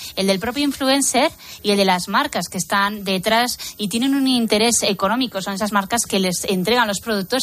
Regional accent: Spain; Los españoles somos personas que compartimos más nuestra vida, somos más sociables

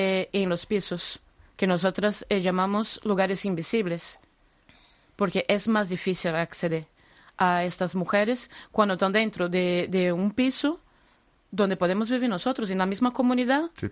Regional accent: Brazil; Yo te digo que en mi país, en Brasil, desgraciadamente, la prostitución no es que esté legalizada, está normalizada.

